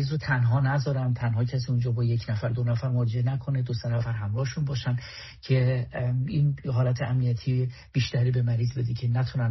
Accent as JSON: {"language": "Persian", "country": "Iran", "said": "به عنوان یک ایرانی"}